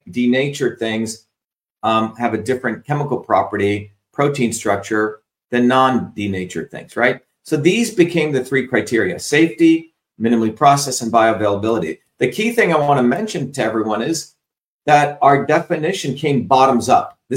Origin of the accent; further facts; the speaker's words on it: India; People know that I grew up in India, where my grandmother was a traditional healer.